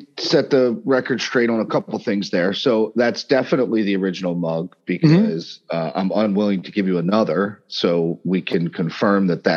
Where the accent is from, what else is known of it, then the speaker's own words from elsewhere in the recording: Perry Hall, Maryland, United States; also born or lived in Kingsville; Perry Hall, Kingsville.